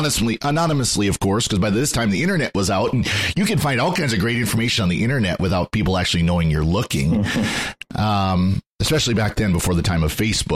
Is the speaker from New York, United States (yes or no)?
no; Montana, United States; I'm from Montana. This is where I feel home.